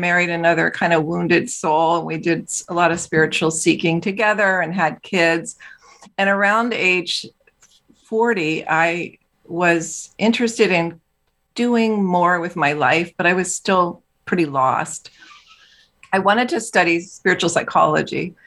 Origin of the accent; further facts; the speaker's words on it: East Coast, United States; now in San Francisco, United States; I was from the East Coast, but we'd made our way out west in San Francisco.